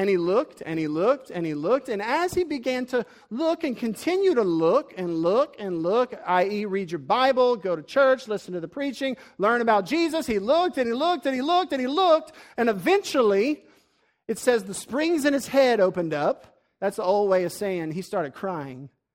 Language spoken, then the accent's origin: English; the South, United States; We'll call him Brother Morality because we're from the South, right?